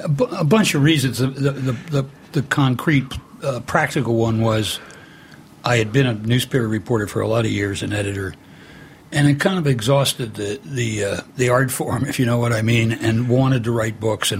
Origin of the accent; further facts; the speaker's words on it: Midwest, United States; And I'm a Midwesterner. I'm still on the other side of the mountain, and culturally and every other way.